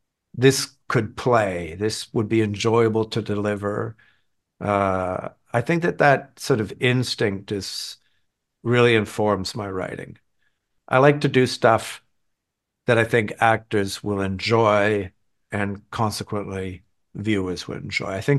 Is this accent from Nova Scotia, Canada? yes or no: no; Toronto, Ontario, Canada; I grew up in Toronto.